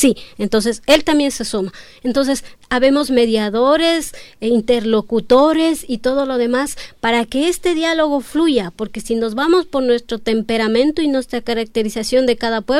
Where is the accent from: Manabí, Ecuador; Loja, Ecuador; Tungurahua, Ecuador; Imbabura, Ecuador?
Imbabura, Ecuador; Otavalo; first language Kichwa; Spanish is a second language; yo soy quichua, mi lengua es quichua, mi lengua materna es quichua. Pertenezco al pueblo Otavalo.